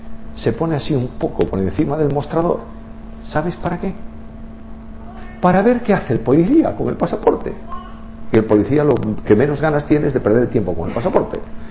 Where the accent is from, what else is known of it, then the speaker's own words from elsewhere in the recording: Spain; pero yo soy español.